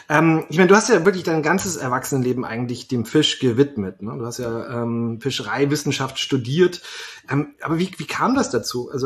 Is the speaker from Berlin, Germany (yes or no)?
yes; Berlin, Germany; ich bin ja selber Berliner